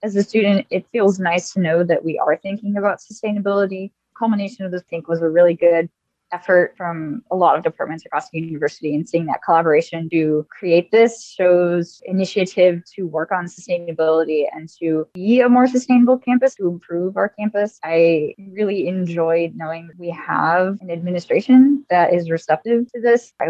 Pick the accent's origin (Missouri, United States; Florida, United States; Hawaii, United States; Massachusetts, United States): Missouri, United States; St. Louis; I am originally from the St. Louis, Missouri area.